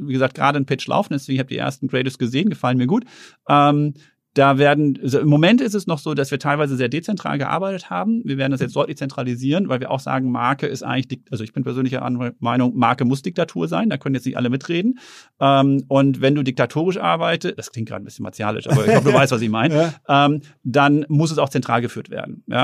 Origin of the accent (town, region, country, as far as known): Herten, North Rhine-Westphalia, Germany; born or raised there